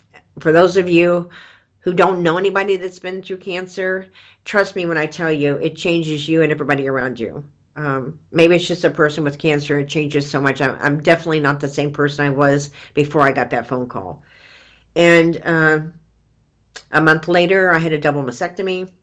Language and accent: English; Kansas, United States; also born or lived in Flagstaff; and I just wanted to come home to Kansas. So last June, a year ago June, I moved from Flagstaff back to Kansas